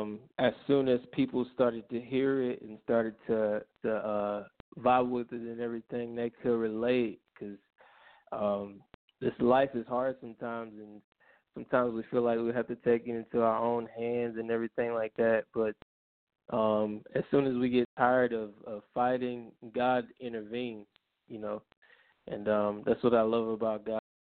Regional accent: North Carolina, United States; moved away as an adult; now in California, United States; I grew up in North Carolina.

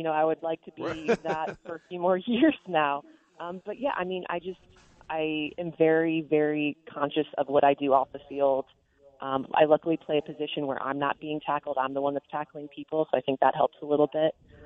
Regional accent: St. Louis, Missouri, United States; growing up in St. Louis, my family would take me to ambush steamer games almost every weekend that they were playing home.

